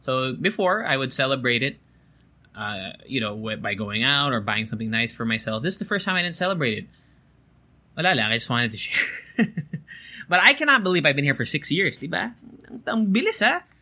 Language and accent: English; Japan; I remember growing up in Japan, when people were sick, they would wear masks.